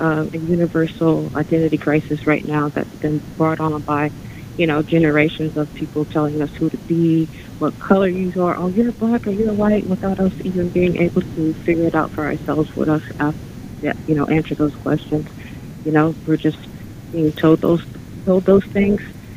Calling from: Far Rockaway, New York, United States; I'm calling from Far Rockaway.

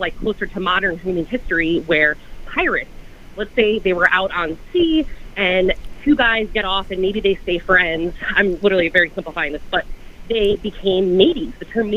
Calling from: Weehawken, New Jersey, United States; I'm calling from Weehawken, New Jersey right now.

